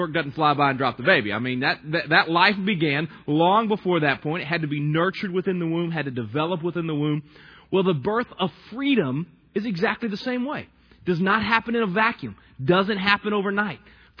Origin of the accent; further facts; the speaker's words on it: Texas, United States; Being a Texan and all, I had a good time with that one.